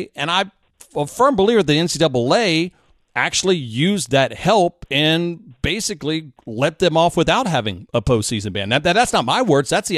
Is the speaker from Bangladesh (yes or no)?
no; San Antonio, Texas, United States; Maybe a little more Texas because I'm from San Antonio and saw the Longhorns for so long.